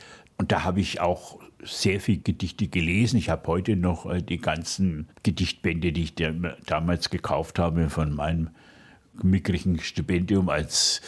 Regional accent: Fürth, Bavaria, Germany; Fort, wo ich aufgewachsen bin

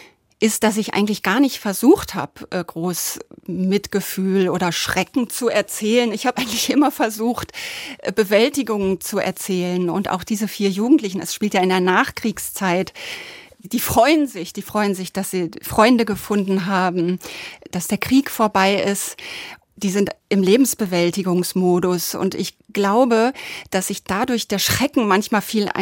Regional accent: Kranenburg, North Rhine-Westphalia, Germany; born there; Ich bin in Kranenburg geboren.

